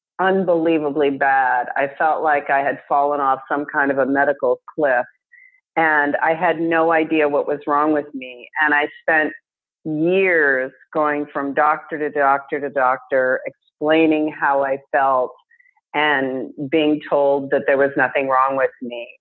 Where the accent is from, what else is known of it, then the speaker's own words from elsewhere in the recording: Alaska, United States; also born or lived in Texas; I grew up in Alaska, and I thought I was having a normal childhood, except for the fact that I was constantly sick.